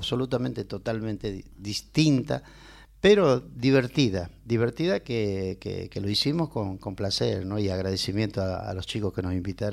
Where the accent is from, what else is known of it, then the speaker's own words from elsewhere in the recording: Santiago del Estero, Argentina; Claro, somos de Santiago del Estero